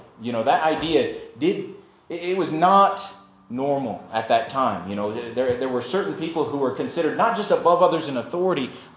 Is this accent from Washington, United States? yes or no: no; Winfield, Kansas, United States; my hometown of Winfield in Kansas is mandating a mask policy right now.